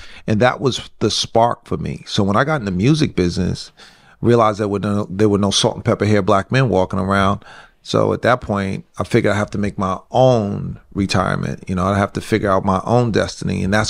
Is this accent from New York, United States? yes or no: yes; White Plains, New York, United States; So the first thing for me with real estate is we grew up here in White Plains in a 5-family house.